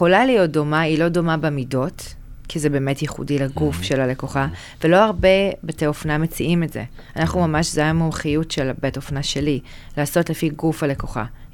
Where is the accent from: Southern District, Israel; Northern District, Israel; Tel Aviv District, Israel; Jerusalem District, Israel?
Tel Aviv District, Israel; Herzliya; נשארתי בהרצליה כי אני גרה בהרצליה.